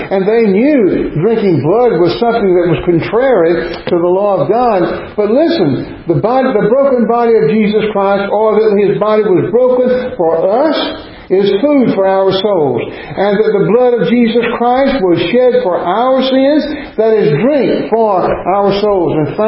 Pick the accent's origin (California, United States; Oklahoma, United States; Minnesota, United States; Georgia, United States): Georgia, United States; Wrightsville; not all that far from where I grew up in Wrightsville, and between there and Macon.